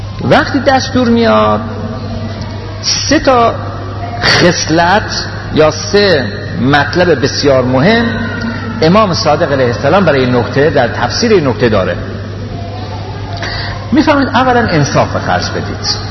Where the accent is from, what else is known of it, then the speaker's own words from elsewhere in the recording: Iran; من ایرانیم